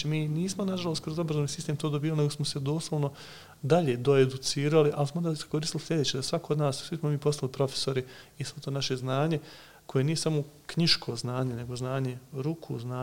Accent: Bosnia & Herzegovina; možemo biti stvarno kao Bosanci i Hercegovci ponosni

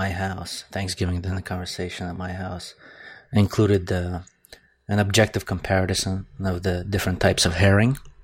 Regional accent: Russia; When I was growing up in Russia, we had like three toys.

